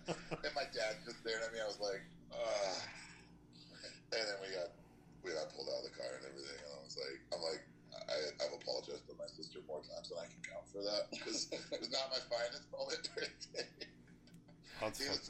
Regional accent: United States; born there; I was born in the States.

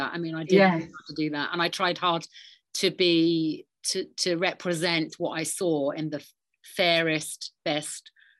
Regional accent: London, United Kingdom; The London Film Festival was always a lovely thing for me because it's my hometown

